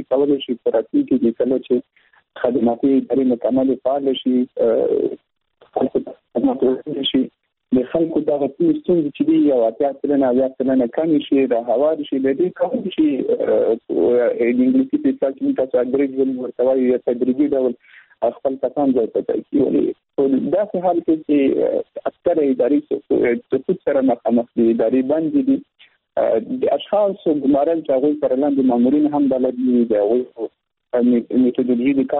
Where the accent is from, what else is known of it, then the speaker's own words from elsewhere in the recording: Afghanistan; مونږ چیرې وایو چې مونږ افغانان یو، افغانستان ته خدمت کوو او دا وطن مو ګډ ده، مشترک دی.